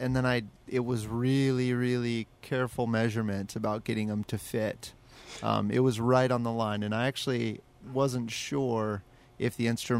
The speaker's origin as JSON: {"language": "English", "town": "Billings", "region": "Montana", "country": "United States", "said": "We are from a place that, up until we left, refused to acknowledge that it snows in the wintertime. we're from Billings, Montana."}